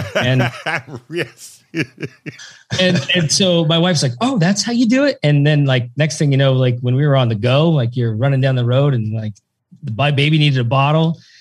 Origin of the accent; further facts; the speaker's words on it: Tillamook, Oregon, United States; this is maybe comes from growing up in Tillamook, Oregon and working on a big dairy farm.